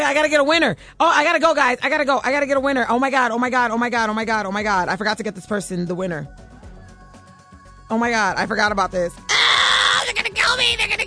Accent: United States; Because they think I'm an immigrant. I'm American, I'm on the radio, look!

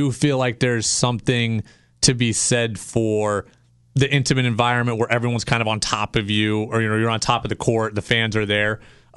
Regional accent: Seattle, Washington, United States; I was from Seattle originally. All my favorite teams are Seattle.

